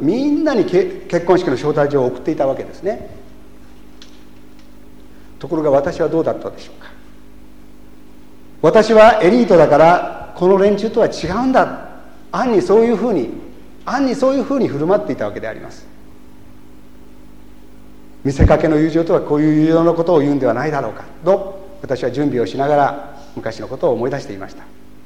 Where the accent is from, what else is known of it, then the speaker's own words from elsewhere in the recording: Kansai, Japan; accent: Kansai dialect; 私は関西人ですから、今標準語でちょっと言っちゃったんですけどもね、もっとなんか下品な関西弁で僕の背後からそういう声がしたんです